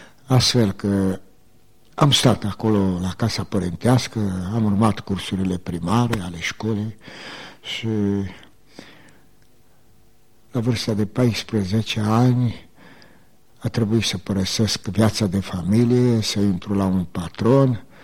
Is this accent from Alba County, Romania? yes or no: yes; Alba Iulia, Alba County, Romania; born there; m-am născut în Alba Iulia din părinți creștini, baptiști